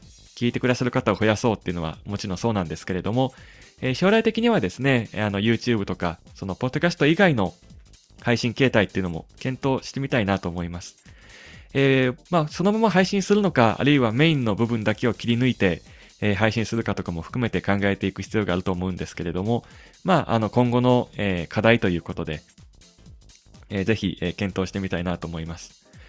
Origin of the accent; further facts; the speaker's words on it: Hyogo, Japan; 兵庫県が私の地元なんですけれども